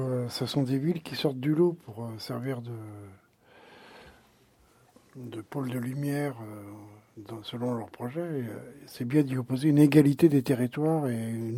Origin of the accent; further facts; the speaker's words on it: Paris, Île-de-France, France; Et pour avoir vécu en tant que Parisien la fin de mon quartier natal dans le 12e arrondissement